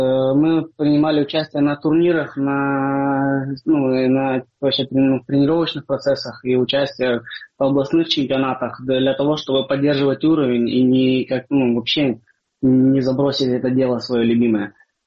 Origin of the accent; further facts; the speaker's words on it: Crimea, Ukraine; хотя я крымчанин, для того, чтобы продолжать карьеру, ну, здесь, в Украине.